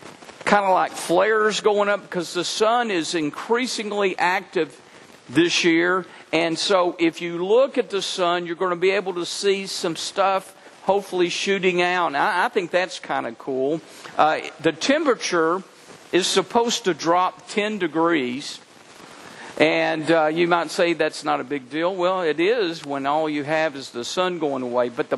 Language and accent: English; Texas, United States; I'm a Texan.